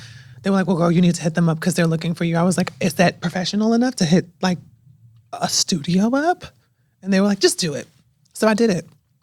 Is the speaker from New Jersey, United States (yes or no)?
yes; Newark, New Jersey, United States; Born and raised in Newark, so I was over there while all of this was happening.